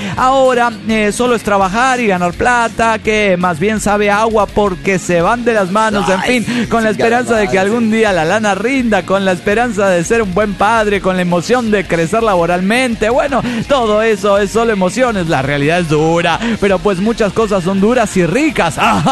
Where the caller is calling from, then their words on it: Mexico City, Mexico; soy el hijo de Tlaloc de la antigua Tenochtitlan, México.